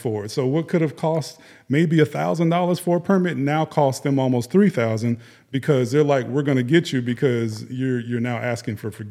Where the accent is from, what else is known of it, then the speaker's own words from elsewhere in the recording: Miami, Florida, United States; I'm from Miami, Florida, and we have seen so many people.